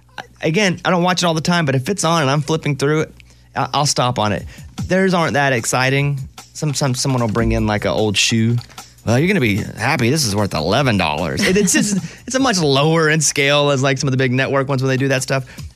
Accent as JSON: {"language": "English", "town": "Mountain Pine", "region": "Arkansas", "country": "United States", "said": "I'm from Mountain Pine, Arkansas, population 700, where you feel like the world is so big and you will never see parts of it"}